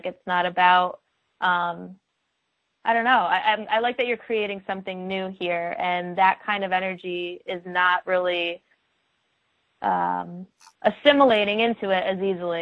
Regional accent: New York, United States; I'm from the Adirondack, like, the capital region of New York, but also spending a lot of time in the southern tip of the Adirondacks in New York.

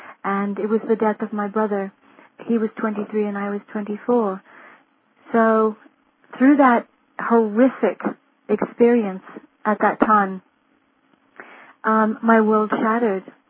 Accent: Arizona, United States; also born or lived in Europe; I was born at Luke Air Force Base in Arizona. My father was a fighter pilot. I grew up in Europe, and my father retired in Phoenix when I was 14. And then I went to all 4 years of high school in Arizona

